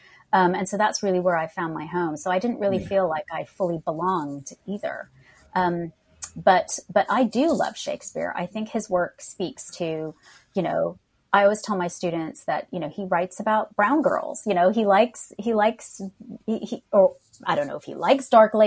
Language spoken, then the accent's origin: English; United States; And some people say it's because I'm of my accent, because I'm American for any other reason.